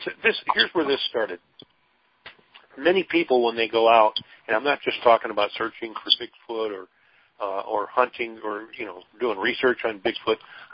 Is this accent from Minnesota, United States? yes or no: yes; Minnesota, United States; I'm originally from Minnesota. We have a lot of bogs in the northern part of Minnesota.